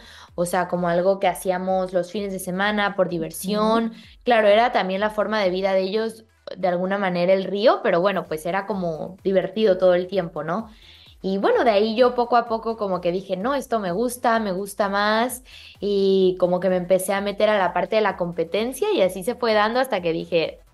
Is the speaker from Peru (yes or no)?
no; Mexico; hice historia en Tokio siendo la primer mexicana en representar a México en canotaje slalom